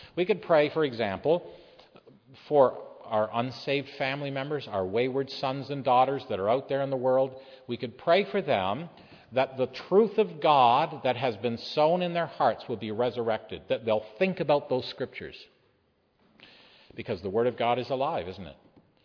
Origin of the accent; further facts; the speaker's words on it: Canada; Well, I'm from Canada.